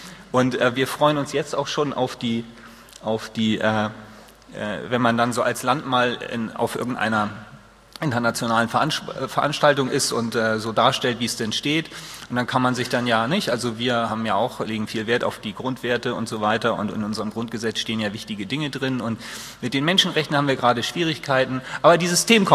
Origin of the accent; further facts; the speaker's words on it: Hamburg, Germany; natürlich als Hamburger